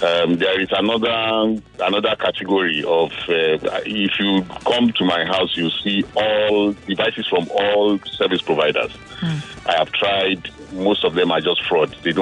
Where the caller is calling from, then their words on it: Lagos, Nigeria; I'm calling from Lagos.